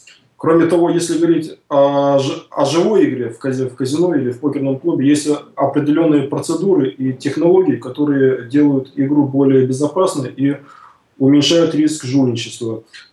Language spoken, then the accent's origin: Russian; Russia; И когда он узнал, что я из России